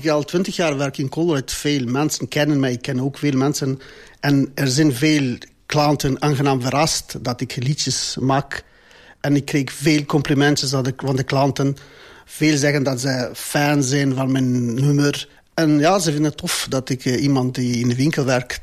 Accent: Kosovo; Dutch is a second language; now in Belgium

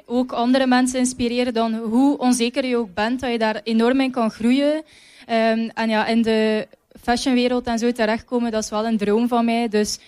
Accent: Zottegem, East Flanders, Belgium; 17 jaar en ik kom uit Zottegem, ook uit Valseke.

